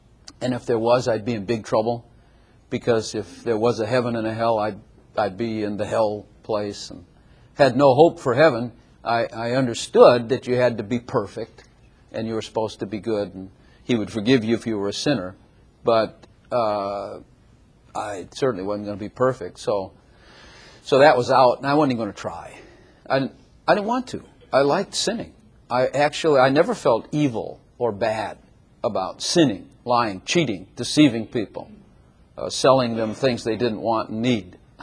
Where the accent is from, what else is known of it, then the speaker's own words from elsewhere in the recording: Chicago, Illinois, United States; And I grew up in Chicago mafia. My family was a mess, and so on and so forth.